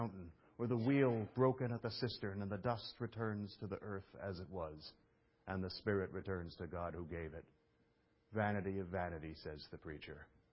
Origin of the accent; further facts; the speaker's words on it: Brooklyn, New York, United States; I don't know. I'm from Brooklyn, but I've actually heard this before.